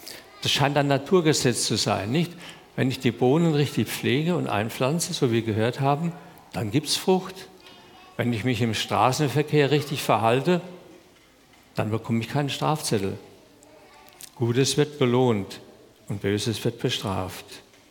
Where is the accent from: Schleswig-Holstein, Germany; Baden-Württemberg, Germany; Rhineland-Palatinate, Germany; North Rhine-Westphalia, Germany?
Rhineland-Palatinate, Germany; ich komme aus der Pfalz. Mein Vater hat auch Vineyard gehabt und wir haben diese Vineyard bearbeitet. Ich durfte als Kind manchmal mit.